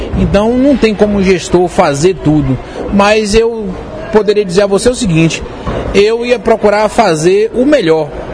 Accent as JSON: {"language": "Portuguese", "region": "Bahia", "country": "Brazil", "said": "eu sou um bom baiano e como bom nordestino"}